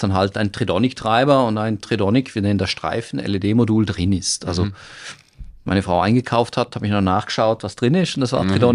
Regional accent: Switzerland; moved away as an adult; wir sind Schweizer beide

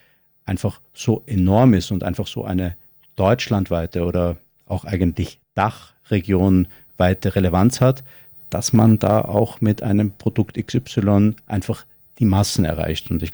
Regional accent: Austria; als Österreicher sage ich jetzt mal eine Ski-Alpin-Analogie

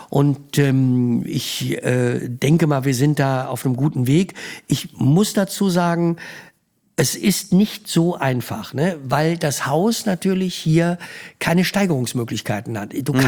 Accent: Düsseldorf, North Rhine-Westphalia, Germany; als Rheinländer, als Düsseldorfer, ich wohne in Düsseldorf am Rhein

